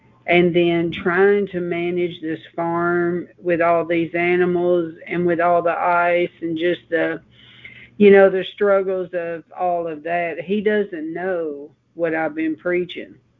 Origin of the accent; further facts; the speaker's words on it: Nashville, Tennessee, United States; which is how I ended up in Nashville, how I was born in Nashville, is because him and my mother, they married in Arkansas.